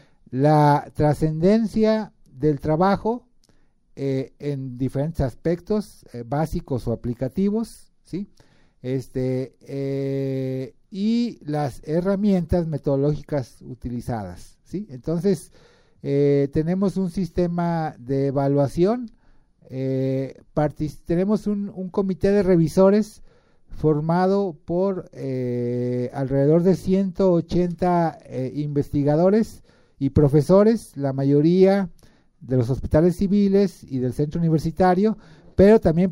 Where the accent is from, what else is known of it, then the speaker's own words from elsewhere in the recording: Mexico; como buenos mexicanos, el último día es la afluencia más grande